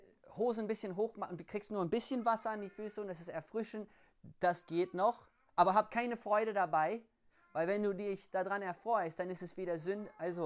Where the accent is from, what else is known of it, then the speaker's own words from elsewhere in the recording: Australia; Bei uns zu Hause in Australien, großes Gesetz am Sabbat, darfst nicht schwimmen.